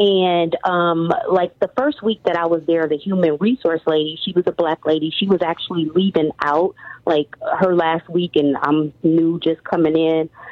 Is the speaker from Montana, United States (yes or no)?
no; Michigan, United States; moved away as an adult; I was 25 years old, and it kind of blew me away. That was my, you know, I was from Michigan, moving to Georgia to provide a better life for my daughter.